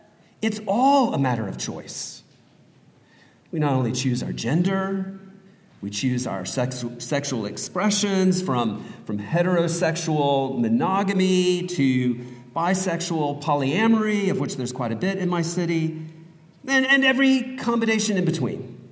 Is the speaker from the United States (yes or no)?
yes; Portland, Oregon, United States; I would tell people that I was from Portland, and there's this look that comes on people's faces when you tell them that you're from Portland